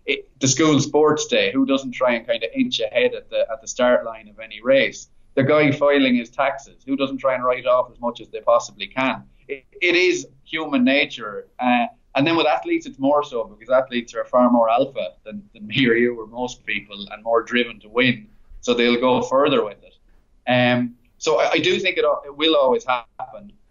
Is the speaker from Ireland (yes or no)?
yes; Ireland; And even I'm Irish.